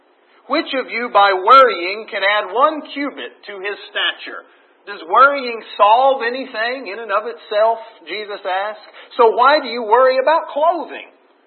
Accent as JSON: {"language": "English", "region": "Texas", "country": "United States", "tie": "born or raised there", "said": "I grew up in West Texas."}